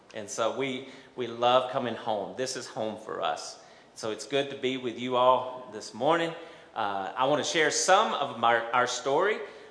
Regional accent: Geraldine, United States; now in Tokyo, Japan; But I'm from this area. Actually, I'm from Geraldine. Actually, I'm from the suburbs of Geraldine. Amen. I'm from New Harmony, that area out that way. And I grew up here.

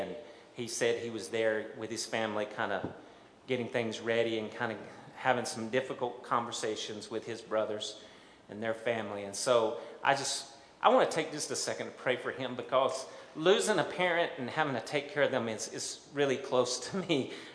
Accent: Geraldine, United States; now in Tokyo, Japan; But I'm from this area. Actually, I'm from Geraldine. Actually, I'm from the suburbs of Geraldine. Amen. I'm from New Harmony, that area out that way. And I grew up here.

